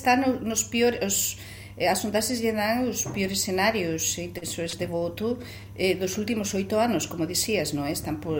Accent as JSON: {"language": "Portuguese", "country": "Spain", "second_language": "Portuguese", "said": "Eu sou espanhola"}